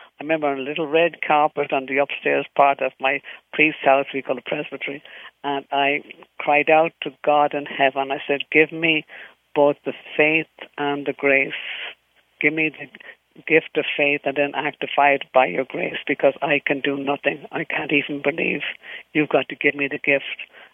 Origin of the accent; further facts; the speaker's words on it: Dublin, Leinster, Ireland; 97% when I grew up in Dublin, Ireland.